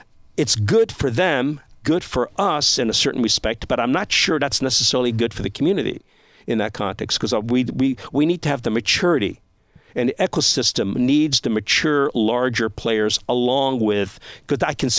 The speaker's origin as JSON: {"language": "English", "region": "Arizona", "country": "United States", "said": "I'm from Arizona"}